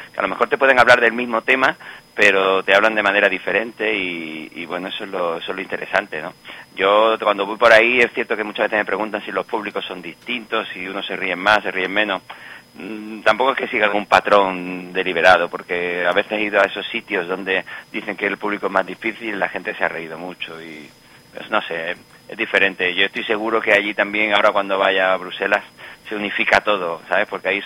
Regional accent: San Fernando, Andalusia, Spain; Mi familia procede de Irlanda y yo soy muy de Cádiz, de San Fernando. Entonces yo tengo esa mezcla ahí un poco extraña entre la guasa gaditana y la flema británica

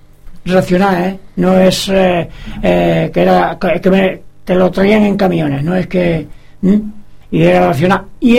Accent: Villar de Plasencia, Extremadura, Spain; also born or lived in Asturias / Netherlands; now in Belgium; Sí, de Villar de Plasencia.

